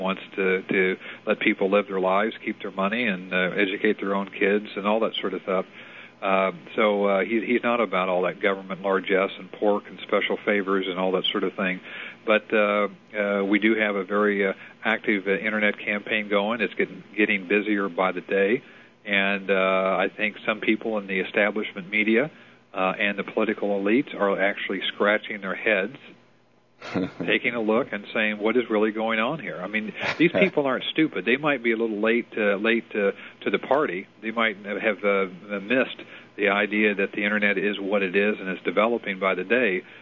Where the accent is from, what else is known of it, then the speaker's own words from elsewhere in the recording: Kansas, United States; I've been a Republican since I was in the high school, my home state of Kansas